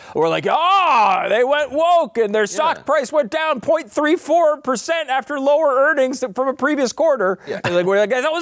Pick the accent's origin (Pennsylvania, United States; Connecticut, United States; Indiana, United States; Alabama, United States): Connecticut, United States; I'm from Connecticut. You know, Cracker Barrel was not part of my everyday.